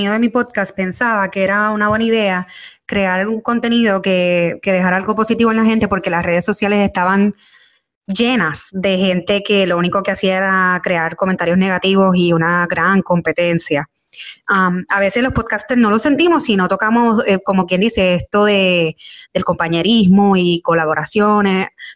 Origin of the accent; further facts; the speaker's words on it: Puerto Rico; now in United States; hubo un boom bien chévere en mi país, hubo un boom bien chévere acá en la diáspora con los mismos boricuas haciendo podcasts